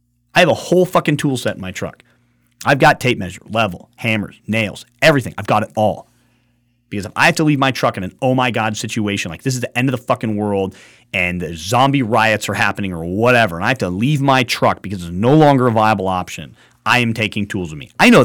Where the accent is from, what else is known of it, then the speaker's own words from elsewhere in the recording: Jackson, United States; born there; I was born in Jackson. I didn't spend the majority of my life there.